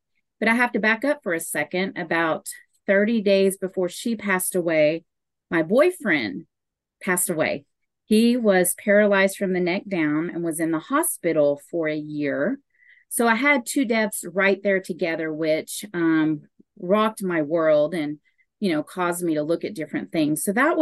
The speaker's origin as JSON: {"language": "English", "region": "Oklahoma", "country": "United States", "said": "I am from Oklahoma, and I have gone through several losses."}